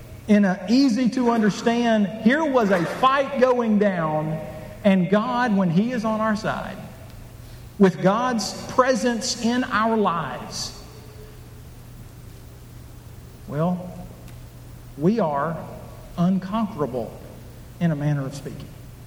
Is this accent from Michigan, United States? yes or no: no; Oklahoma, United States; I grew up in Oklahoma.